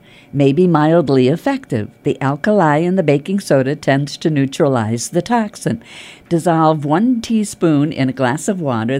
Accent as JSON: {"language": "English", "region": "New York", "country": "United States", "tie": "born or raised there", "said": "I grew up near Lake George."}